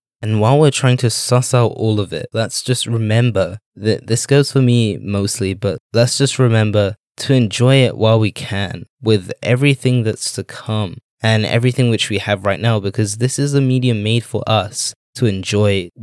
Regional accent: United Kingdom; accent: British; I'm just going to say it in my regular British accent.

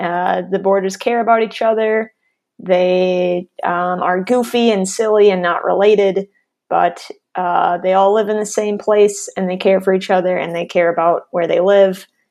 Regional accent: Wisconsin, United States; I'm from Wisconsin, as are my cousins.

